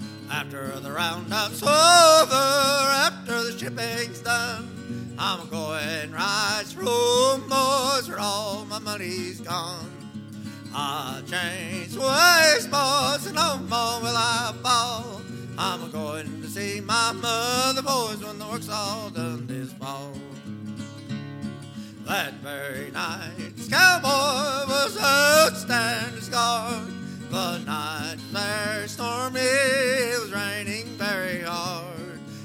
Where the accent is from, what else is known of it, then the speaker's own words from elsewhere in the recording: North Carolina, United States; Howdy, folks. … I'm coming from North Carolina.